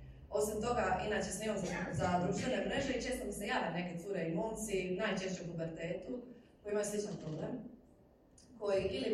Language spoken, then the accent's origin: Croatian; Dalmatia, Croatia; To je to, to smo mi smo Dalmatinci, to je dišpet